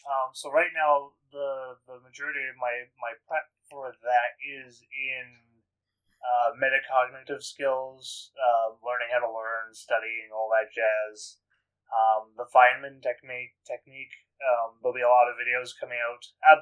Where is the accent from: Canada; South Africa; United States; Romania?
Canada; Except I can't, because I'm Canadian